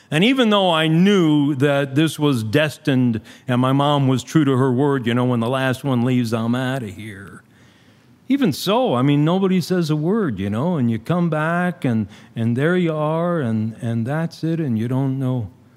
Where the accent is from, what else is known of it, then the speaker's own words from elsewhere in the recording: Pacific Palisades, California, United States; and then we came to my hometown in Pacific Palisades